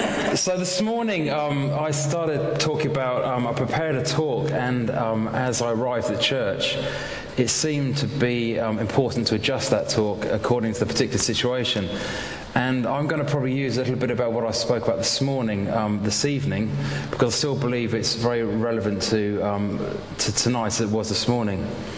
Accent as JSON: {"language": "English", "region": "London", "country": "United Kingdom", "said": "I'm from London, and da-da-da."}